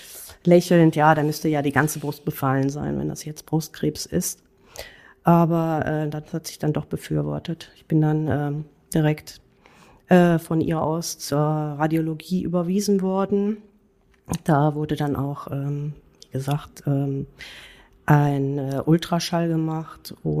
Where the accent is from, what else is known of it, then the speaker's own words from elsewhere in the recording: Germany; Ich bin gebürtige Spanierin, aber in Deutschland aufgewachsen und auch geboren, also gebürtig, herkömmlich aus Spanien sozusagen.